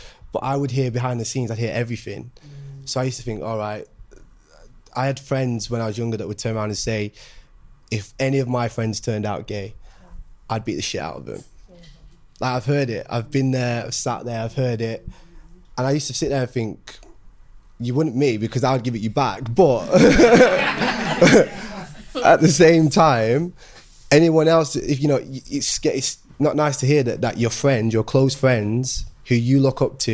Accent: Manchester, North West England, United Kingdom; But I grew up in Manchester. So Manchester was kind of, it's a lot different to London.

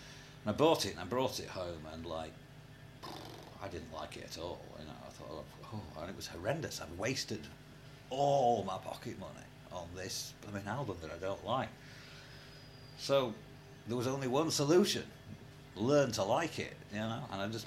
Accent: Yorkshire and the Humber, United Kingdom; I'm a Yorkshireman and I'm a Wharfdale person.

